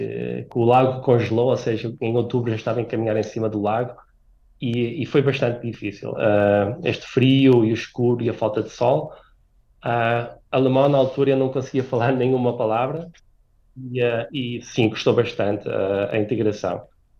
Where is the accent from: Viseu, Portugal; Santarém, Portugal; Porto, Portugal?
Porto, Portugal; Vila Nova de Gaia; now in Hannover, Germany; Eu sou de Francelos, em Vila Nova de Gaia, gosto bastante daquele local.